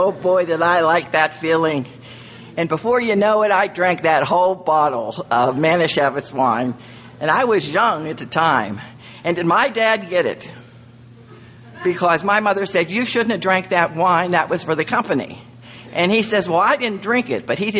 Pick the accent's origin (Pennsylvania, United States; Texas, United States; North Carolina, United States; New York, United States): Pennsylvania, United States; Jeannette; born in a small town in Jeanette, Pennsylvania, which is right outside of Pittsburgh. And I always say my hometown